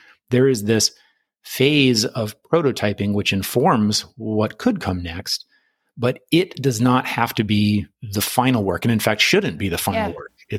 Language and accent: English; Tucson, Arizona, United States; I grew up in Tucson, Arizona, in the Southwest in the U.S. It was pretty, it's not rural. That's a little bit exaggerated, but we lived in kind of a deserty area.